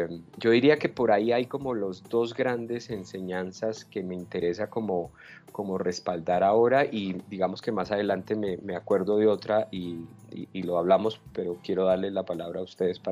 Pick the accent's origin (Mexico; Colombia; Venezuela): Colombia; Una cultura como la colombiana, en donde nos matamos cuando tenemos conflictos